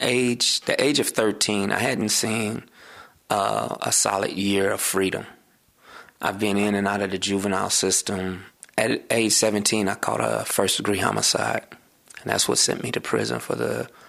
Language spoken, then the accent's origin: English; Los Angeles, California, United States; now in San Francisco Bay Area, United States; I'm originally from Los Angeles, but now reside here in the Bay Area.